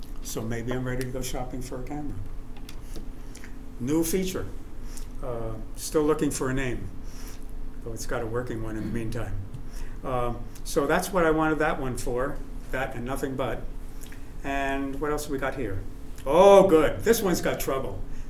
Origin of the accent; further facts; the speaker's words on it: New York City, New York, United States; I'm from New York City.